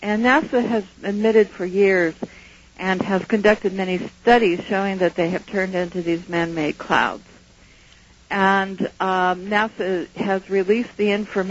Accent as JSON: {"language": "English", "region": "California", "country": "United States", "tie": "born or raised there", "said": "what happened to our deep blue skies that I grew up with here in Mendocino County."}